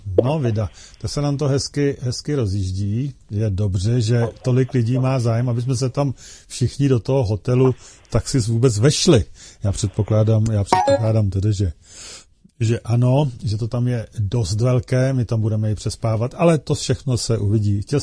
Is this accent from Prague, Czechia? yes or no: no; Plzeň, Plzeň Region, Czechia; já jsem z Plzně, jedu z Plzně